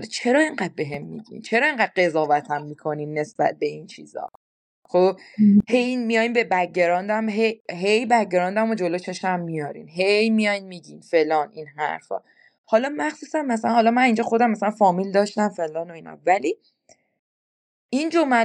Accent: Iran; moved away as an adult; من 2 ماه از ایران اومدم و کشورم ایرانه.

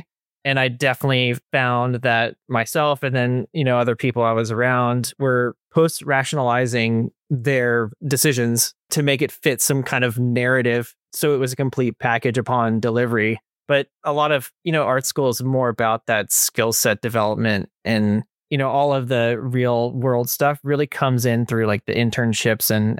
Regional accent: Thousand Oaks, California, United States; I grew up in Thousand Oaks.

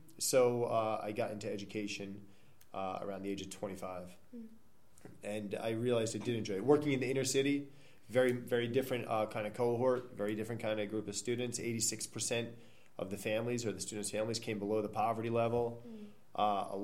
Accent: New York City, New York, United States; So where? I mean, I'm from New York City.

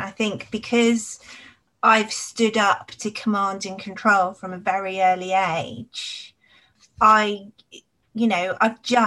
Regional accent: Cambridge, East of England, United Kingdom; as soon as I say, oh, you know, I grew up in Cambridge, and people kind of, it's amazing how that kind of has an instant, gives people an instant perception as well.

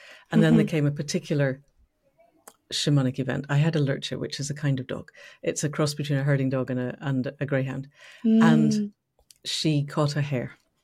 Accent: Scotland, United Kingdom; moved away; So what comes up first is I was born and brought up in Scotland and I still massively identify as Scottish, but now I live on the borderlands between England and Wales. So edge places. I live on the edge of a village.

